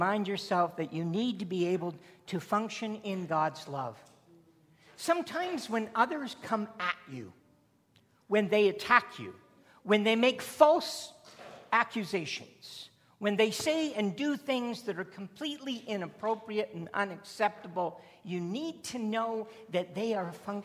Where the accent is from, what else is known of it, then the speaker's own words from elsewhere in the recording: Simcoe, Ontario, Canada; when I was growing up in Simcoe, we had 3 African-American families in the whole town.